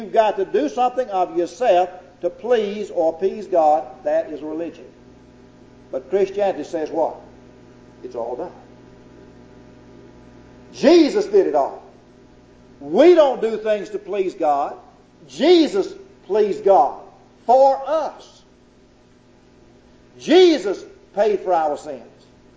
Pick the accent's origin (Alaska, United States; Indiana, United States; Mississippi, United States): Mississippi, United States; Macon; I never will forget standing out in front of the First Baptist Church in Macon, Mississippi, my hometown.